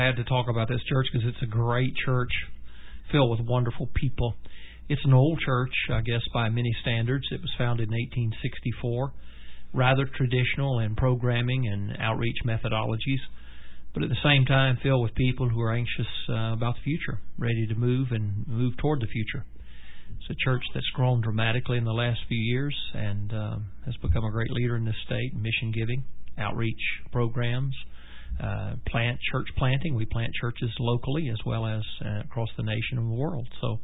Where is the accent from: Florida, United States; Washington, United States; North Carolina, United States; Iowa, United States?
North Carolina, United States; Robbins; born there; I was born in Robbins, North Carolina, a small town in the eastern part of the state